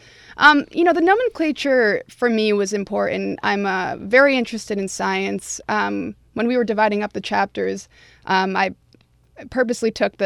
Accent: New York, United States; I'm an upstate New York native.

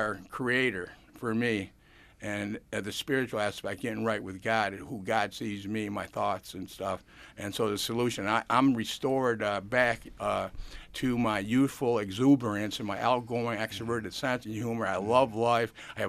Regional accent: Canandaigua, New York, United States; My first psychiatrist was at 8 years old in Canandaigua. I grew up in Canandaigua.

